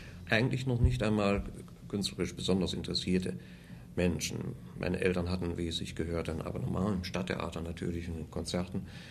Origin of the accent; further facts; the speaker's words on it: Wuppertal, North Rhine-Westphalia, Germany; born there; in Elberfeld, in Wuppertal heißt es heute. Wo ich geboren bin.